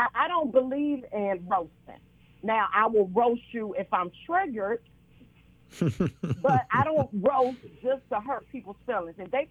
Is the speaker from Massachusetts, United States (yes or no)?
no; Washington, District of Columbia, United States; from Washington, D.C., and I'm a homegrown comedian right here in the D.C. area.